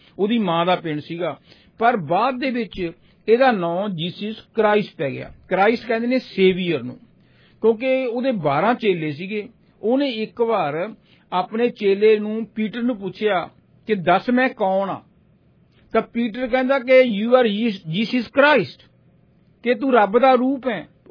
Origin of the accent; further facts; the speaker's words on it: Barnala, Punjab, India; ਜਿਸ ਤਰ੍ਹਾਂ ਸਾਡੇ ਇੰਡੀਆ ਚ ਰਿਵਾਜ਼ ਹੈ ਨਾ, ਅਸੀਂ ਕਹਿੰਦੇ ਸਾਡੇ ਇੱਕ ਮੈਂ ਬਰਨਾਲੇ ਤੋਂ ਹਾਂ